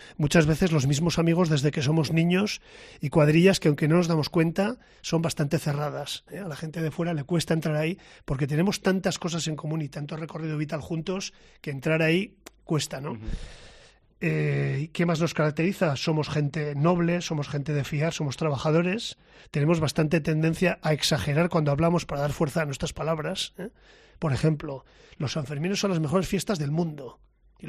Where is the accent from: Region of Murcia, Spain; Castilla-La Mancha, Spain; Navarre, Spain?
Navarre, Spain; Pamplona; decimos que somos de Pamplona y no nos damos cuenta de que nada más abrir la boca se nos nota, porque nuestro acento es inconfundible.